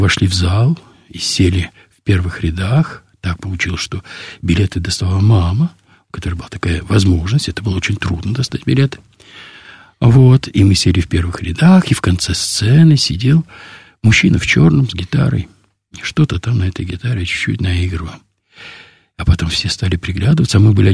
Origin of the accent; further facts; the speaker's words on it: Moscow, Russia; Мы, москвичи, мы знали его, конечно, как театр на Таганке, и я помню со своего, даже самого для меня раннего детства, как меня туда водили на спектакли